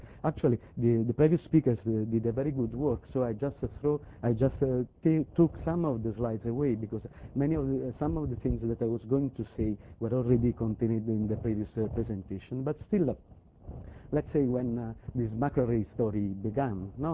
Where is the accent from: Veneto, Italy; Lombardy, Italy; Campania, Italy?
Campania, Italy; Naples; English is a second language; I am from Naples, Italy, and Naples is a town that is very close to Vesuvio.